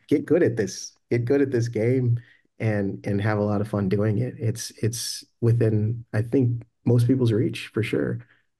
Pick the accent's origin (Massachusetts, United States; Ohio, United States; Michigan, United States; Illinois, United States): Illinois, United States; Chicago; no, Chicago's home. I'm from Chicago. I'm